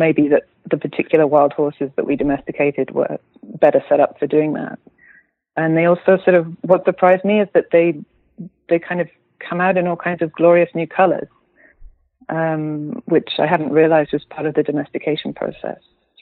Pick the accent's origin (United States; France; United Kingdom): United Kingdom; now in Berlin, Germany; I'm a British writer. I live in Berlin. I've been here for the last 11 years